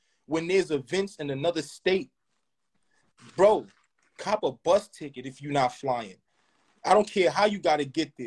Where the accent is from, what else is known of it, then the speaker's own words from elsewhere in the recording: Brooklyn, New York, United States; I come from nothing. I'm from Brownsville, Brooklyn.